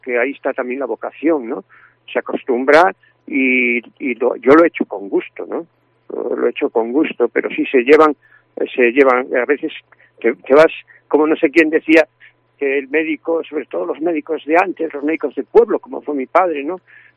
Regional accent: Pontedeume, Galicia, Spain; Y en la ladera este del Monte Breamo está mi pueblo, donde nací, Ponte Deume.

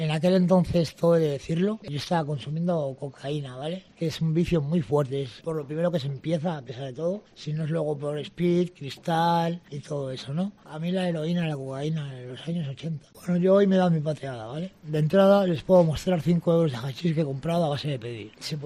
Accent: Lleida, Catalonia, Spain; now in Zaragoza, Spain; Yo vengo de Lérida, me gustan mucho los aires que hay por aquí.

